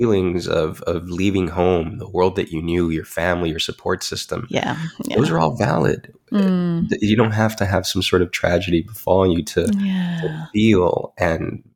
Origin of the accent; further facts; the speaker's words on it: Miami, Florida, United States; Yeah, I'm very lucky that I grew up in Miami, so I didn't really feel that otherness because Miami is a bit of a melting pot.